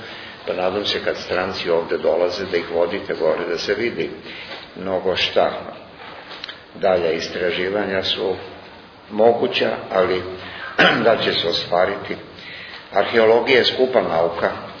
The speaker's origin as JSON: {"language": "Serbian", "region": "Belgrade", "country": "Serbia", "tie": "born there", "said": "Mi smo rođeni u Beogradu, i otac i ja"}